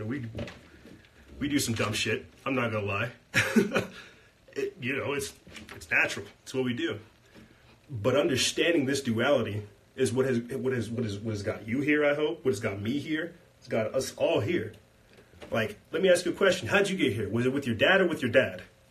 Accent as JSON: {"language": "English", "region": "South Carolina", "country": "United States", "said": "I come from South Carolina. I come from the swamps."}